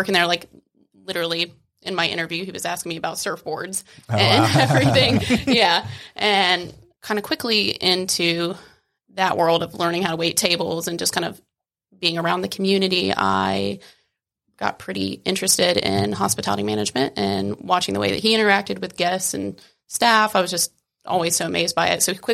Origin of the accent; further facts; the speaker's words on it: Wilmington, North Carolina, United States; I was born in South Carolina, raised here since I was like 3 years old in Wilmington.